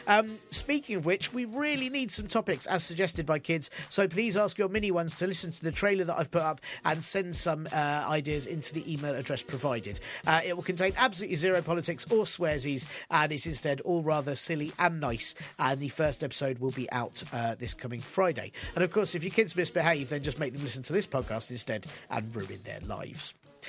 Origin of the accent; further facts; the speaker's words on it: London, United Kingdom; Where I grew up in North London